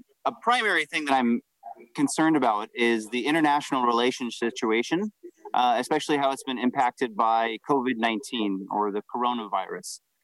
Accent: Washington, United States; I grew up in Eastern Washington, and my goal since I've been 15 years old was to run for governor when I was 50.

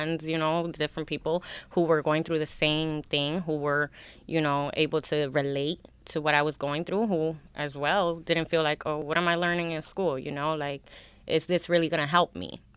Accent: Rochester, New York, United States; Yes, but it's Rochester.

